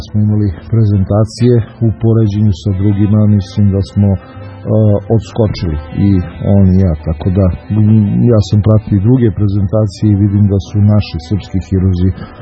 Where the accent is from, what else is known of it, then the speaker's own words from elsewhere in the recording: Kragujevac, Šumadija, Serbia; also born or lived in Belgrade; Rođen sam u Beogradu, ali sam ceo život proveo ovde u Kragujevcu